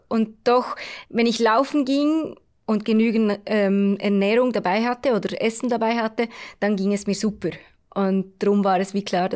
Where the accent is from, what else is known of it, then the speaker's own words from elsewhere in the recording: Switzerland; Ja, ich glaube eben als Schweizerin muss ich fast die Schweiz sagen.